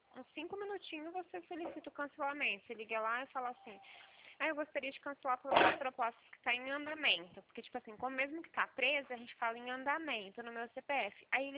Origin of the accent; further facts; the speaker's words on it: Pirassununga, São Paulo, Brazil; na verdade eu sou de Pirassununga, né?